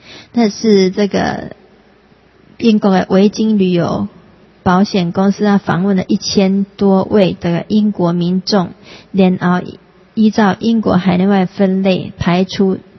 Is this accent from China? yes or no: no; Taiwan; born there; 我们生在台湾